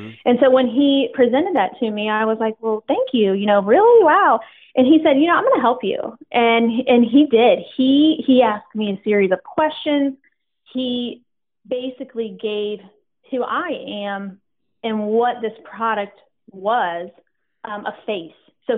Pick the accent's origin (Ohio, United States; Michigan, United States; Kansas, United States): Ohio, United States; West Chester; we were born and raised in Westchester, Ohio, so we were making this move